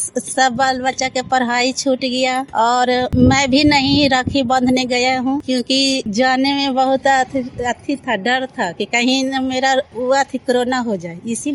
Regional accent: Madhopur, India; मैं माधोपुर के रहने वाली हूँ।

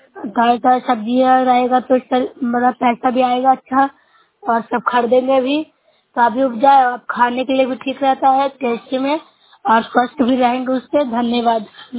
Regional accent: Bihar, India; मैं नूरशाह ब्लॉक से हूँ, जिला नालंदा के निवासी हूँ।

